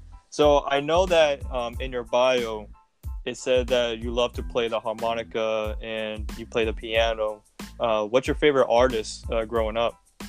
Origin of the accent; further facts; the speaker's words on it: Philadelphia, Pennsylvania, United States; I'm actually from Philadelphia myself. You know, I'm from South Philly.